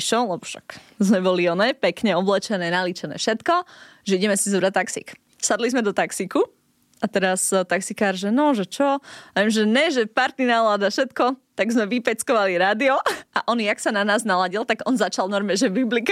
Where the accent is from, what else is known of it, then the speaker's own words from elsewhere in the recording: Dolný Kubín, Žilina Region, Slovakia; My sme vlastne 4 kamošky, čo sme z Dolného Kubína.